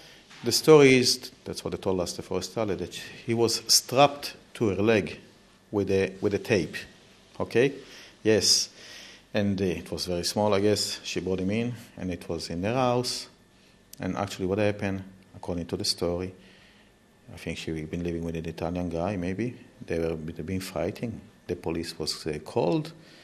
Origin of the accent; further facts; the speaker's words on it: Israel; of course, I'm from Israel.